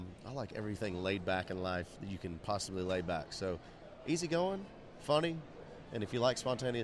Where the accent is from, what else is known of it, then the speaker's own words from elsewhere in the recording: Tennessee, United States; And I still go back to my hometown, which sure. is in Tennessee.